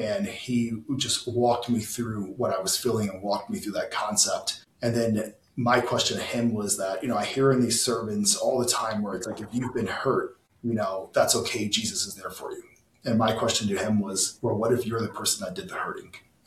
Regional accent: Chicago, Illinois, United States; my dad just sent me a video from a church sermon from the church that we grew up in Chicago

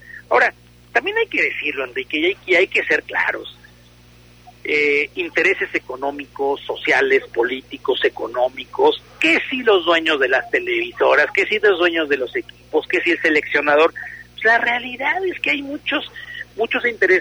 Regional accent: Mexico; hay cosas que nos unen como mexicanos

